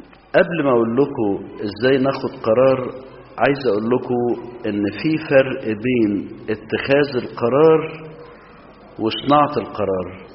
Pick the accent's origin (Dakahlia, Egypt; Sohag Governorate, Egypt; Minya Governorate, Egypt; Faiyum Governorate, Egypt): Minya Governorate, Egypt; Minya; عندنا في المنيا